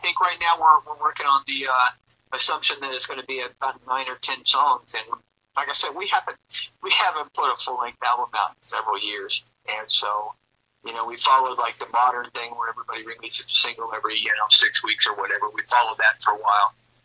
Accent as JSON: {"language": "English", "region": "the South", "country": "United States", "said": "You know, we're from the South, and rock and roll and country music has always just been kind of peanut butter and chocolate, you know."}